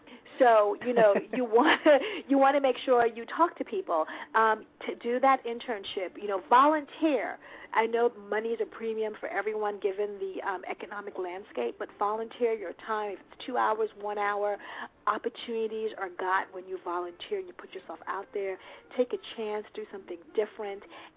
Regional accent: Kingston, Jamaica; now in New York, United States; I'm actually from Kingston, Jamaica. That's where I was born. I live in New York, but I consider Philly my second home. I'm there constantly.

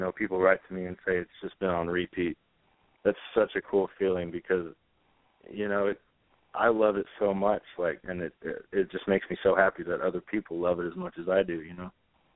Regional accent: Oregon, United States; now in Nashville, United States; I grew up in Oregon, Central Oregon, and it's kind of a long ways from Nashville

